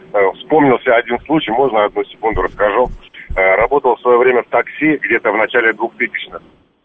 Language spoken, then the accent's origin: Russian; Zelenograd, Moscow, Russia; Я говорю, я из Зеленограда.